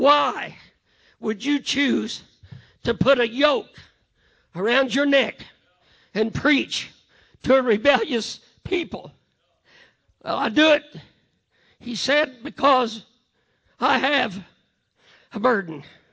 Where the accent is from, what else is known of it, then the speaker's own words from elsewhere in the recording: Missouri, United States; I mean, just because I'm from Missouri, does that mean that I can't step up in a pulpit down in Georgia and feel a burden